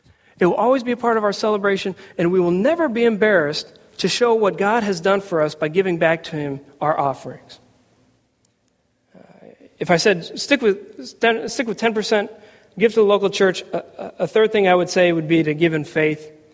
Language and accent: English; Seattle, Washington, United States; moved away as an adult; I grew up in Seattle, Washington. Was there until I was 23 years old.